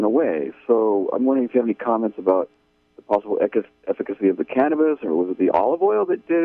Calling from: Redway, California, United States; I'm from Redway.

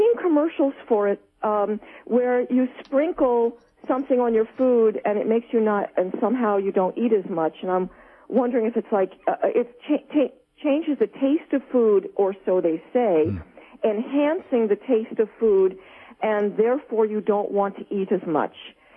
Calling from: New Jersey, United States; Oh, hi. I'm from New Jersey.

